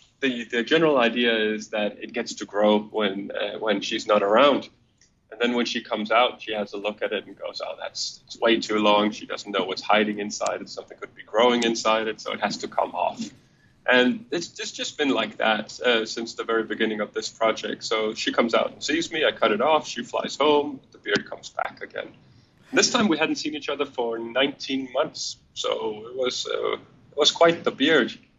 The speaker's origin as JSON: {"language": "English", "country": "Denmark", "said": "I'm from Denmark"}